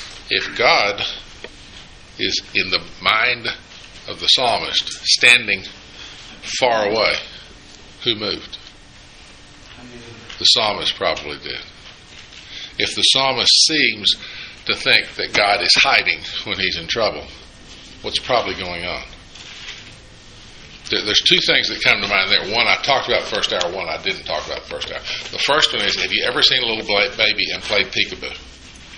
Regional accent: Jefferson City, Tennessee, United States; Just outside of Knoxville. A little place called Jefferson City.

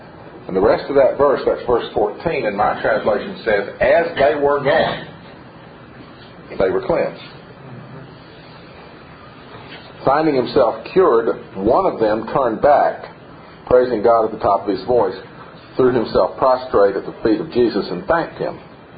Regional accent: Knoxville, Tennessee, United States; I grew up in the South, and I mainly grew up a few miles outside of the city of Knoxville.

